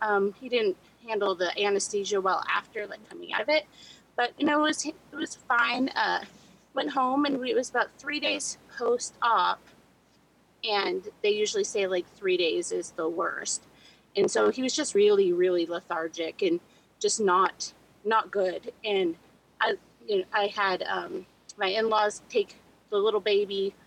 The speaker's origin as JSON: {"language": "English", "region": "Montana", "country": "United States", "said": "I'm a redhead and I'm from Montana. Like 64 is my perfect weather."}